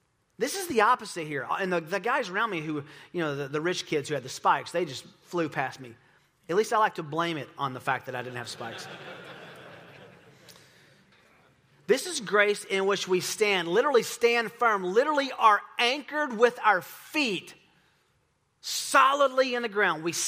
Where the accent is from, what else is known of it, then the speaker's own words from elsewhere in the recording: Tennessee, United States; I am from the University of Tennessee. I'm from Tennessee. Love the University of Tennessee.